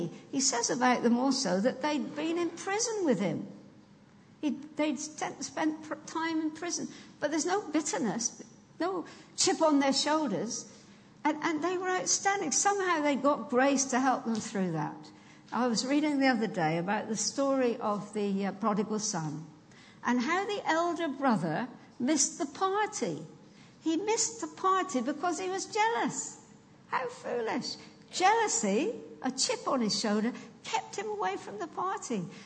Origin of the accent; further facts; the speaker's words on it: Dorchester, South West England, United Kingdom; I was born in Dorset. Dorchester is my home, and we are twinned in Dorchester with Bayeux. And so I grew up with the Bayeux Tapestry.